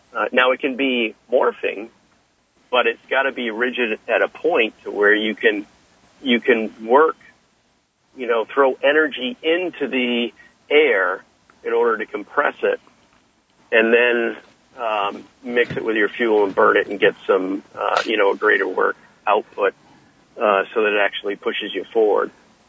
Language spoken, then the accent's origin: English; Maine, United States; and I say that because I'm from Maine